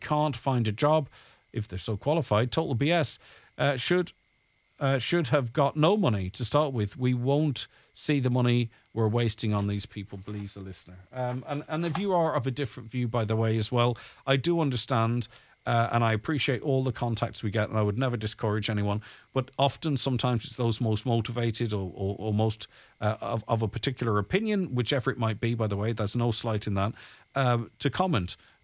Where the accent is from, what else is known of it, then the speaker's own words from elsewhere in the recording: Ireland; I can't get medical card, right. I'm Irish. It means I'm means tested.